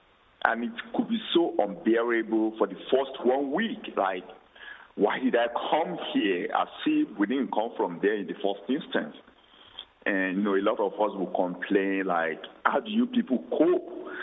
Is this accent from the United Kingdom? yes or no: no; Nigeria; now in New York, United States; Yeah, I moved to New York, and the experience is